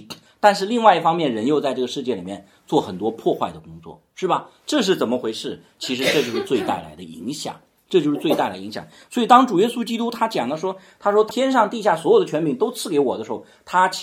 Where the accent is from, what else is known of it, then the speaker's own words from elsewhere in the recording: China; 比如说我们国家现在习近平其实是代表我们中国人